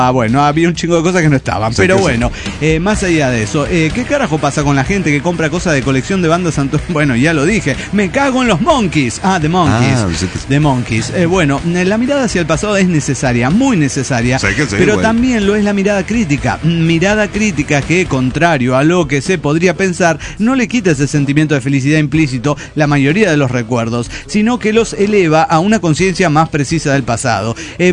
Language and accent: Spanish; Cochabamba, Bolivia; de Cochabamba, Bolivia.